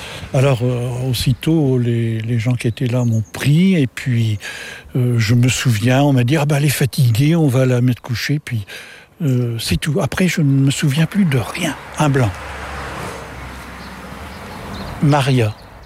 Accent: France; Je suis français

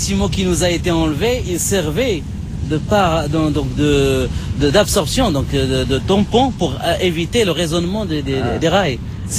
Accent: France; je suis français, je travaille, je paye mes impôts, j'ai mes enfants qui vont à l'école.

